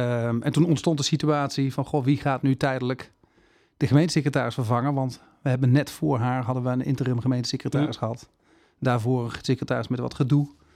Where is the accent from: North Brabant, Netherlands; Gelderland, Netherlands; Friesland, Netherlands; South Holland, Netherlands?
Gelderland, Netherlands; Brummen; Ik ben geboren in de Achterhoek, in Brummen. Dat ligt bij Zutphen. Voor zover mensen dat niet weten, dat ligt in Gelderland, Arnhem, in de buurt. Daar ben ik opgegroeid.